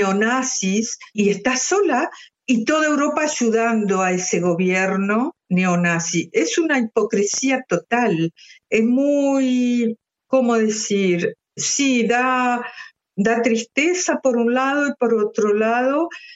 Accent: Argentina; now in Switzerland; Si yo me voy hoy a mi país de origen, que es Argentina, me sentiría mil veces más libre de lo que estoy hoy acá en Suiza.

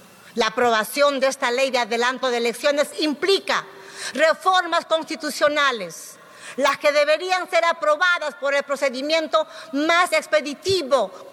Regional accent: Andahuaylas, Apurímac, Peru; Lamento profundamente el fallecimiento de nuestros compatriotas en Andahuaylas, Apurímac, mi tierra.

